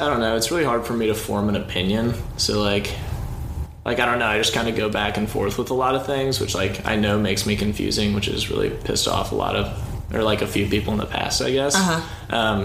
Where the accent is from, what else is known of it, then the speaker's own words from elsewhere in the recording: Midwest, United States; I mean, we're from the Midwest.